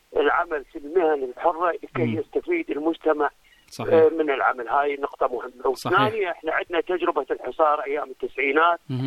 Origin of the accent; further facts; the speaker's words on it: Iraq; عندنا بالعراق